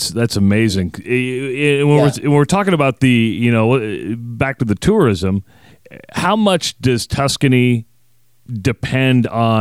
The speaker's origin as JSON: {"language": "English", "country": "United States", "said": "As an American, I have my favorite places I go in the United States."}